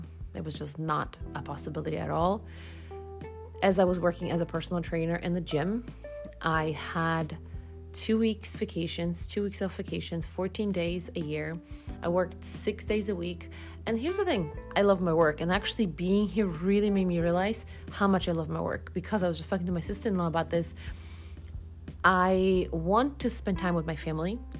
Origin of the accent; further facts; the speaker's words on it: Poland; English is a second language; moved away as an adult; now in United States; I have been living in America for the last 20 years, and I was born in Poland and lived here for 21 years.